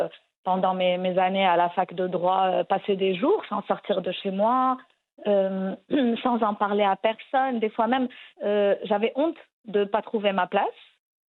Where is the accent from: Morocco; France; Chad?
Morocco; Tangier, Tanger-Tetouan-Al Hoceima; quand j'ai pris la route pour aller les voir à Tanger, parce que j'ai grandi à Tanger